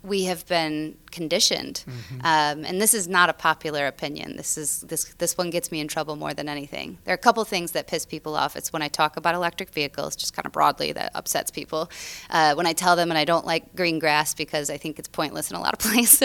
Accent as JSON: {"language": "English", "town": "Grand Rapids", "region": "Michigan", "country": "United States", "tie": "born or raised there", "said": "I mean, I grew up in Grand Rapids and just north where we have a PFAS situation."}